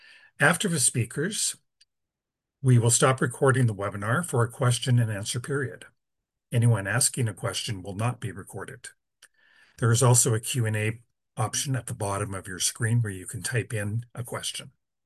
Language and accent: English; Toronto, Ontario, Canada; I am a debtor, and I'm also the chair of the board. And I'm from the Greater Toronto area in Canada.